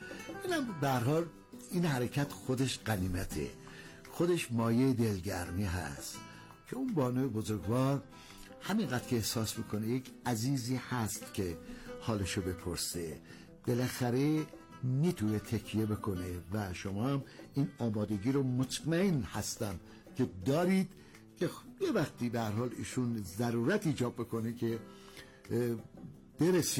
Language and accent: Persian; Iran; ما ایرانی هستیم،